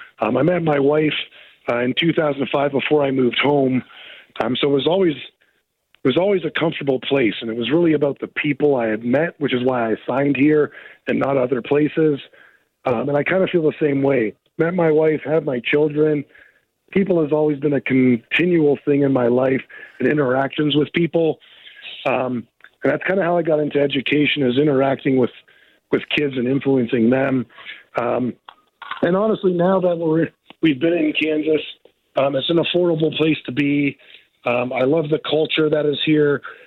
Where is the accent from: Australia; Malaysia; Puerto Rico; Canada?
Canada; now in United States; Being that I was born and raised in Canada and now become an American, and now I live here